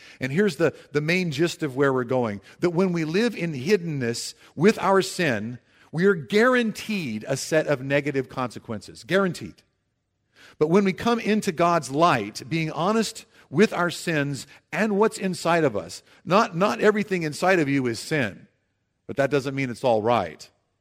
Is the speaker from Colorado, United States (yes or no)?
yes; Denver, Colorado, United States; I'm from Denver